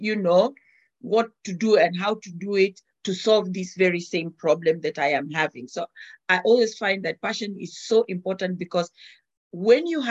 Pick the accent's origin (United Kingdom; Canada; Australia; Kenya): Kenya; I see somebody cooking Kenyan foods and I'm a Kenyan